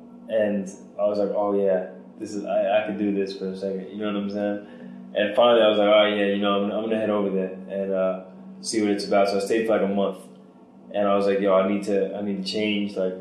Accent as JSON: {"language": "English", "town": "Brooklyn", "region": "New York", "country": "United States", "tie": "born or raised there", "also_born_or_lived": "California", "moved": "as an adult", "said": "I'm from Brooklyn, New York. I came up just a little mixed breed Puerto Rican kid from Sheepshead Bay, which is South Brooklyn, southern end, right by Coney Island."}